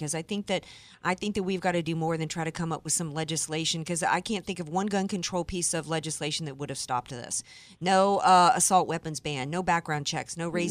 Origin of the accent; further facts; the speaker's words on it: the South, United States; In fact, I suggest that I grew up in the South, Adam, and half the dudes I went to high school with rolled up in trucks with loaded gun racks in the back